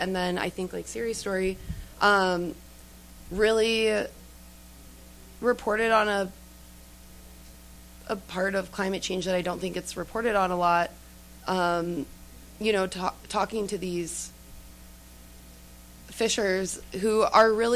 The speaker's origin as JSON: {"language": "English", "region": "Michigan", "country": "United States", "tie": "born or raised there", "said": "I grew up in Michigan, so, you know, this is a topic near and dear to my heart, and then, you know, I live in Detroit"}